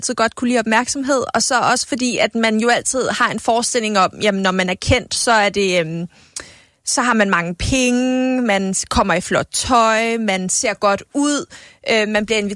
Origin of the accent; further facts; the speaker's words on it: Capital Region, Denmark; jeg er fra Nordsjælland af og er vokset op i store huse og sådan noget